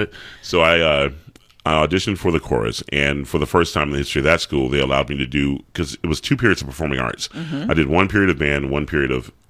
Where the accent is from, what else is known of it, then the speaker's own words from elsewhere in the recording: Atlanta, Georgia, United States; Growing up in Atlanta, Georgia, I sang with the … when I was early on. My mom sang in the gospel choir. My dad was a Baptist minister. My sisters were singers. So I grew up in that type of environment.